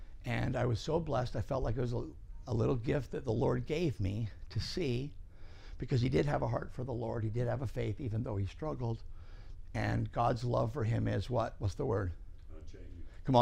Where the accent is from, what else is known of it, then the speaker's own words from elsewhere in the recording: London, Ontario, Canada; I grew up in London, Ontario, so in Canada.